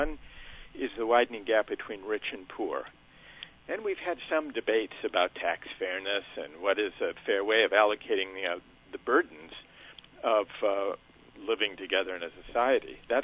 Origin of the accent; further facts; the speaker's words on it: Minneapolis, Minnesota, United States; I grew up in the Midwest in Minneapolis, was a Minnesota Twins fan, and would go to the ballpark.